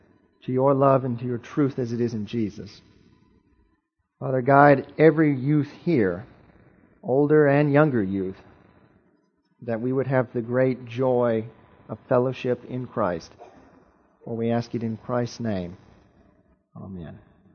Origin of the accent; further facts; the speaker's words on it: Renz, Georgia, United States; also born or lived in Augusta; I was born in Augusta, actually, just down the road, and was raised in a little place called Renz, Georgia. I might be close enough that some of you know where that is, just south of Fort Gordon there down US 1.